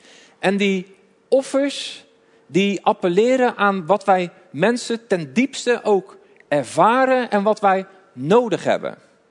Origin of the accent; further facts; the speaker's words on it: Dordrecht, South Holland, Netherlands; Ik kom uit Dordrecht.